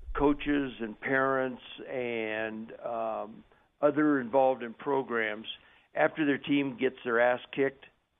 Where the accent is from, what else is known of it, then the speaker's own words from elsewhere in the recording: Castle Rock, Colorado, United States; … in Castle Rock. Mi amigo, my hometown.